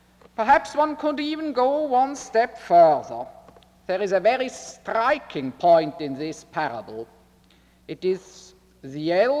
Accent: Basel, Basel-Stadt, Switzerland; English is a second language; also born or lived in Zurich; I grew up in Basel, and all Basel citizens are famous for being absolutely unable to pronounce any understandable R, not to speak of an English R. Now I may say that we moved to Zurich

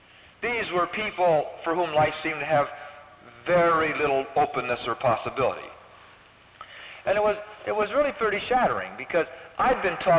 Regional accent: Des Moines, Iowa, United States; now in New York City, United States; when in my hometown, the biggest city in Iowa, there were only 175,000 people

